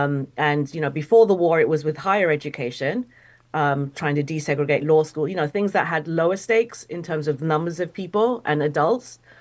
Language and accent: English; United Kingdom; I'm a Brit teaching American history.